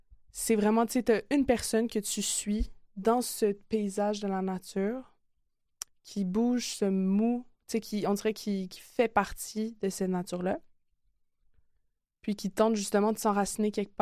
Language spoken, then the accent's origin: French; Verdun, Quebec, Canada; parce que j'ai grandi à Verdun, puis je reconnaissais les saules pleureurs avec le fleuve qui s'étendait